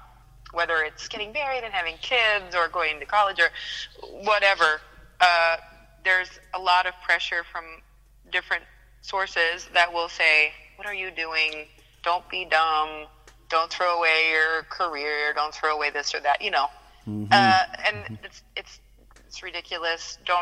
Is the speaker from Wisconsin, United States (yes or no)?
yes; Wisconsin, United States; Like I said, growing up in Wisconsin, just kind of always been there around me.